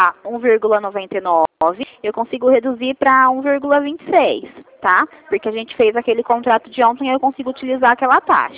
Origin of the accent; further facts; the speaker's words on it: Ribeirão Preto, São Paulo, Brazil; now in Sertãozinho, Brazil; Não, eu sou de Ribeirão. Eu moro em Sertãozinho, mas eu sou de Ribeirão